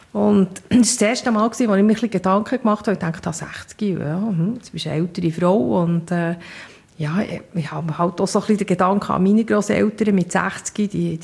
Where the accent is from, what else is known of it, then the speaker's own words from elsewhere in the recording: Bern, Switzerland; ich bin in Bern aufgewachsen